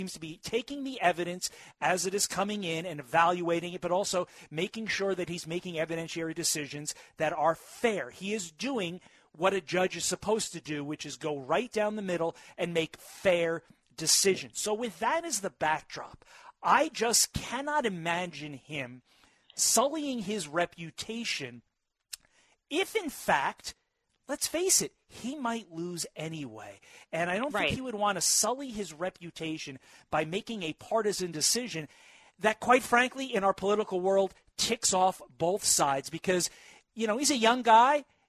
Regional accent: New Jersey, United States; Voting in judges, I grew up in Jersey as well. It just seems weird. It's not what we grew up with, and it doesn't feel right.

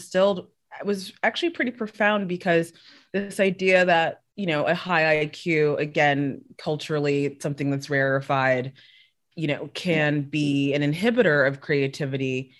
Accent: South Africa; I grew up in South Africa for a good portion of my life

